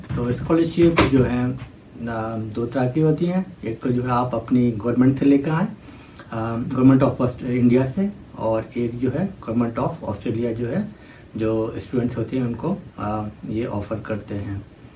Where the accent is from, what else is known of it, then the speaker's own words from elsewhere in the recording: Uttar Pradesh, India; moved away as an adult; now in Sydney, Australia; और मैं UP India से हूँ, और अभी मैं पीएचडी कर रहा हूँ यूनिवर्सिटी ऑफ सिडनी में